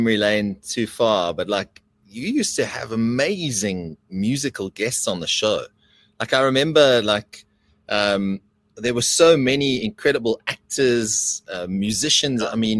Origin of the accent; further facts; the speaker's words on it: Durban, KwaZulu-Natal, South Africa; No, man, Durban will turn up. It's my hometown.